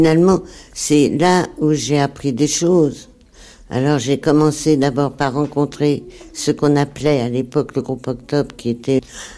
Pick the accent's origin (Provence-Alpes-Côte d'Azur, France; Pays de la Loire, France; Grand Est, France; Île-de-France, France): Île-de-France, France; Paris; born there; Je suis née à Paris, mais je suis née de parents d'origine russe et juive